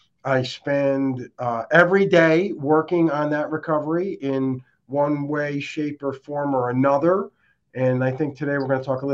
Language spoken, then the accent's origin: English; Troy, New York, United States; But I come from Troy, went to school in Albany, worked at Merrill Lynch way back when. I'm 57 years old. I come from a very ethnic background. It was the neighborhood I grew up in was primarily Italian.